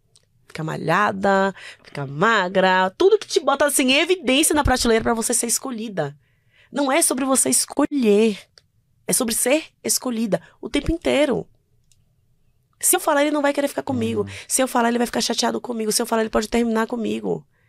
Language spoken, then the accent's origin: Portuguese; Bahia, Brazil; now in São Paulo, Brazil; seria a minha mudança para São Paulo. Eu sou baiana.